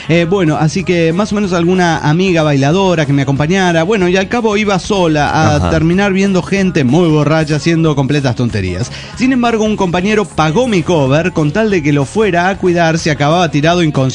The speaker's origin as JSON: {"language": "Spanish", "region": "Querétaro", "country": "Mexico", "said": "de Querétaro."}